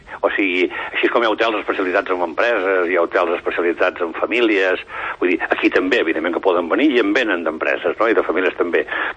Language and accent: Catalan; Figueres, Catalonia, Spain; now in Girona, Spain; mai he oblidat Figueres, que a mi m'encanta Figueres, soc